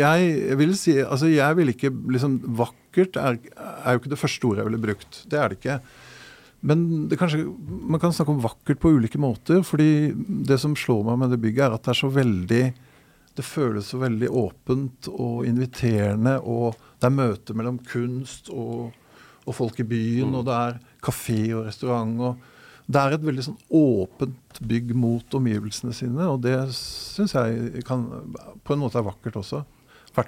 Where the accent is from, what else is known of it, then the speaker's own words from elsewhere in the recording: Asker, Akershus, Norway; ved siden av huset jeg vokste opp i Asker